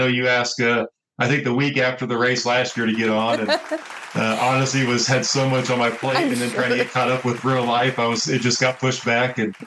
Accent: Terre Haute, Indiana, United States; So I grew up in Terre Haute, born and raised there all the way until college. My parents still live there, so get to the Terre Haute area quite a bit.

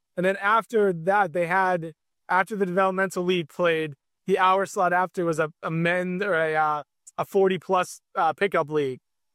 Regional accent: Massachusetts, United States; You know, it's growing up in Massachusetts, like hockey's something that you just have.

